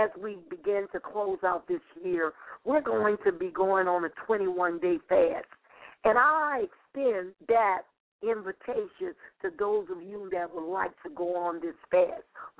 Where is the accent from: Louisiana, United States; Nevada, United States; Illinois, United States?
Louisiana, United States; New Orleans; now in Los Angeles, United States; God transformed my life when I moved from New Orleans, Louisiana, my home, to Los Angeles, California, with my two children.